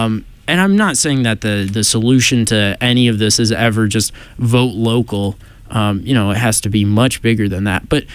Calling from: Worcester, Massachusetts, United States; I'm actually calling from this city called Worcester, Massachusetts. It's about 45 minutes west of Boston.

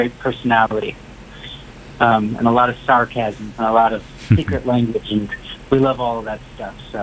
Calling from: Los Angeles, California, United States; Well, I'm calling you. … I'm calling you from Los Angeles.

